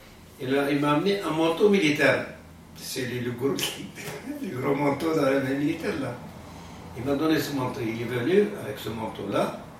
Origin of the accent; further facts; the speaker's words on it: Algeria; je viens d'Algérie